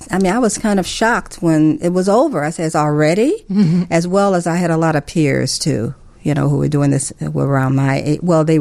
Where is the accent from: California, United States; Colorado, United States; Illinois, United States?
Illinois, United States; Chicago; Well, I grew up in the area what we call Bronzeville now. When I was growing up, it was called Grand Boulevard.